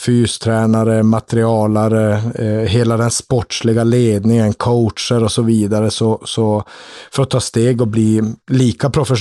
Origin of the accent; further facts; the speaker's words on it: Sweden; now in Switzerland; vi är ju svenskar så vi känner ju till varandra